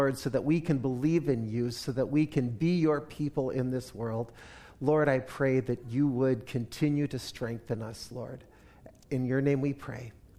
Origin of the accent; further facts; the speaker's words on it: New Rockford, North Dakota, United States; moved away as an adult; also born or lived in Milwaukee, Wisconsin; And then came the day for me to leave home. And I moved from New Rockford, North Dakota to Milwaukee, Wisconsin to go to college.